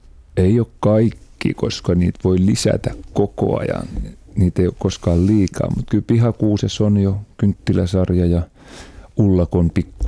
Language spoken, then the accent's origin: Finnish; Yläne, Southwest Finland, Finland; tuolla kotiseudulla. Mä oon Yläneeltä syntyisin, eli siellä Varsinais-Suomen kirkoissa 5 konserttia.